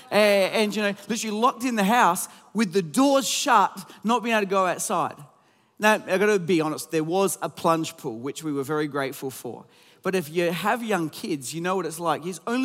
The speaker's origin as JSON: {"language": "English", "region": "South Australia", "country": "Australia", "said": "I'm from South Australia, mate. We're just here for a holiday."}